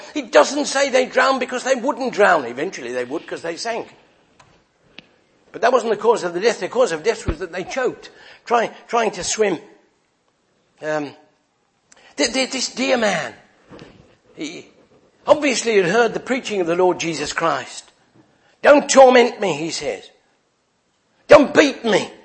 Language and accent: English; Worcester, West Midlands, United Kingdom; Somebody once said to me a little while ago in Worcester, my hometown in England.